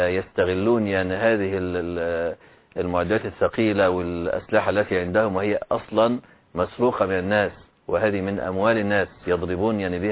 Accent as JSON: {"language": "Arabic", "country": "Egypt", "said": "كما كان الذين يشجعون الطواغيت عندنا في مصر"}